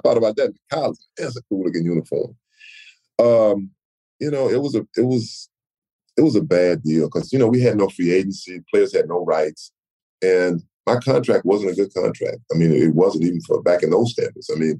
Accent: Flat, Texas, United States; I mean, I can remember waking up and because you know I think I'm from Flat, Texas. Waking up to seeing the mountains, you know, and sometimes you can see the snow on the mountains.

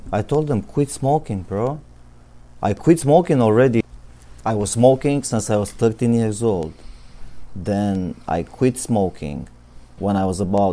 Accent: Romania; I'm from Romania, originally.

